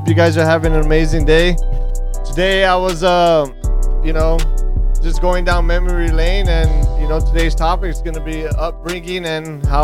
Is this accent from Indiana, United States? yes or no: no; Los Angeles, California, United States; You know, I grew up in LA. I lived in the Ramona Gardens projects for a small period of time. After that, moved out and lived in like the El Cerrito, Alhambra area. So that's pretty much where I grew up.